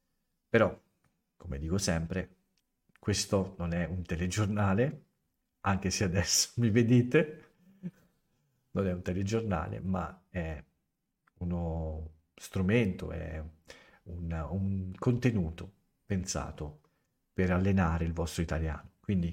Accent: Viareggio, Tuscany, Italy; accent: Viareggio dialect; io lo leggerò in italiano, perché il mio accento è terribile. Non posso leggerlo nel dialetto di Viareggio.

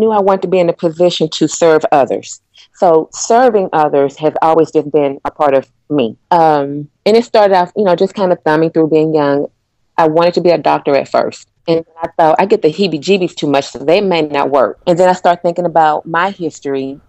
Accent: Chattanooga, Tennessee, United States; moved away as an adult; also born or lived in Atlanta; I'm born and raised Chattanooga, Tennessee, but I'm coming here from Atlanta, Georgia. So I lived in Atlanta probably about 13, 14 years.

